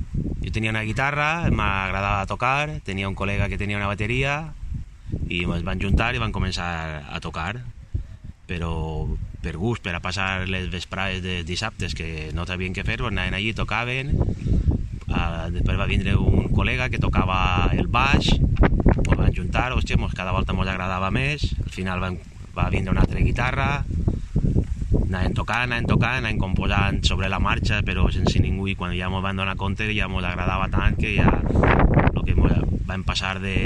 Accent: Sanet i Negrals, Valencian Community, Spain; que sóc de Sanet i Negrals.

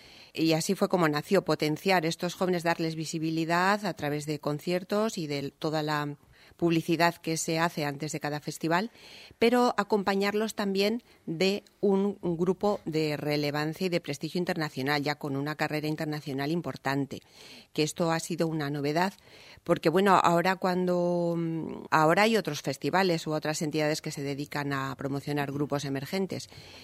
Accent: León, Castile and León, Spain; a mí me conocían porque yo soy de León

